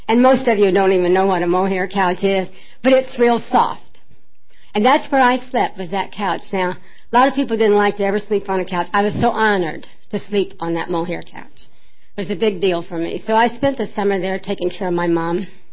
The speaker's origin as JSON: {"language": "English", "town": "Baxter Springs", "region": "Kansas", "country": "United States", "tie": "born or raised there", "also_born_or_lived": "Oklahoma", "said": "But I was born in Oklahoma, and I grew up in Kansas, and back there we do things kind of backwards, you know."}